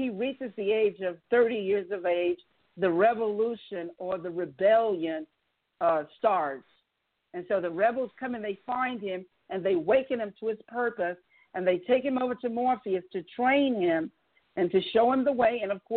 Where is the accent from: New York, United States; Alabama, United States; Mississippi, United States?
New York, United States; New York City; So I want you guys to know that I'm a New Yorker. I'm from New York City, but I went to school in California.